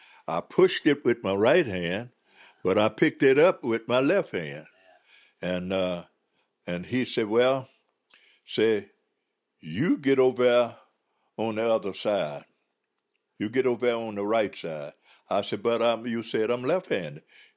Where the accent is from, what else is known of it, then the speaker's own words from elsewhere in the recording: Ekman, West Virginia, United States; I was born in West Virginia. I was born down at Ekman, where I grew up at.